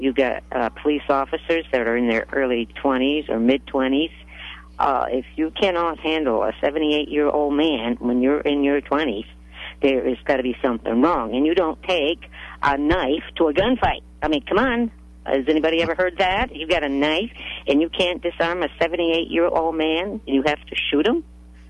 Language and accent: English; California, United States; Oh, good morning. Yes … I'm from Bay Area.